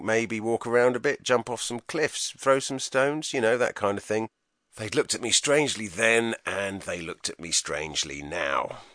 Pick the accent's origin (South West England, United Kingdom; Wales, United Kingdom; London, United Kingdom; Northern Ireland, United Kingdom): South West England, United Kingdom; Bournemouth; I grew up in Bournemouth, a tourist resort